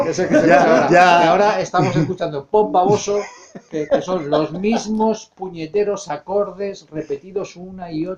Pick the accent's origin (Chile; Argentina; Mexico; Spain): Spain; Madrid, Community of Madrid; born there; also born or lived in Chamberí; yo nací en Malasaña. Yo no iba a Malasaña a los bares, yo nací en Malasaña. Yo nací en un pueblo que se llama Malasaña, que como todo el mundo sabe, es la capital del mundo. Y luego estuve en Chamberí por Cuatro Caminos